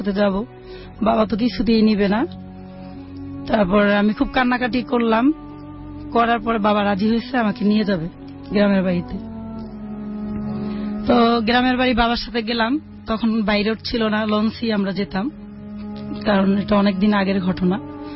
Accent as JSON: {"language": "Bangla", "town": "Dhaka", "region": "Dhaka Division", "country": "Bangladesh", "tie": "born or raised there", "said": "আমার বাবা দেশের বাইরে থাকতো, তা আমরা ঢাকায় বড় হয়েছি।"}